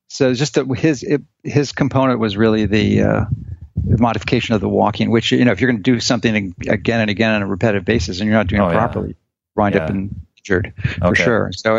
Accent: Chicago, Illinois, United States; now in Florida, United States; So I was born and raised in Chicago. I did all my formal education from kindergarten to postgraduate residency training within the Chicago city limits.

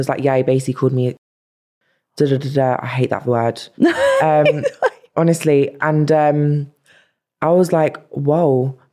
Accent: London, United Kingdom; She always reminded me I'm from South London.

